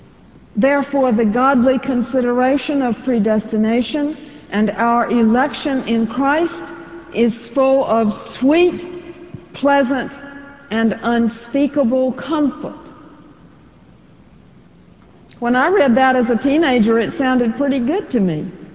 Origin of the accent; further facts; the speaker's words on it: Virginia, United States; Now, when I was growing up in Southside, Virginia, long ago, I didn't know a single Presbyterian.